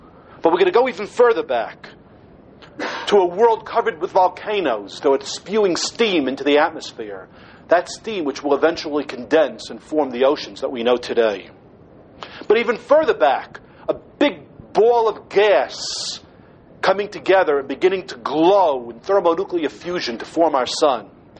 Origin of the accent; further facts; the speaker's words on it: Baltimore, Maryland, United States; A few years ago, I encountered a person in Baltimore, my hometown, by the name of Rabbi Porter, Rabbi Shlomo Porter.